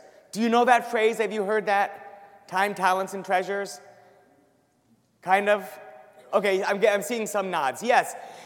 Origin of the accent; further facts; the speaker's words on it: Minnesota, United States; In fact, I don't belong to your parish, I'm from the Twin Cities